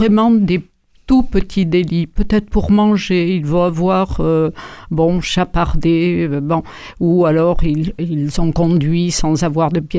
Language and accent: French; Occitanie, France; Je suis venue sur Toulouse, je ne suis pas originaire de la région toulousaine. Je suis venue du Tarn-et-Garonne et mes parents, qui étaient petits agriculteurs dans le Cantal, ont migré dans le Tarn-et-Garonne